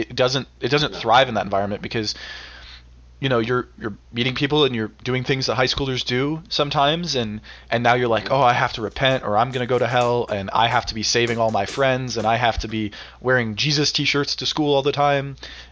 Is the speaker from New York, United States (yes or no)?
no; Pennsylvania, United States; I grew up in Eastern Pennsylvania, west of Philadelphia, in kind of suburban, mixed rural area.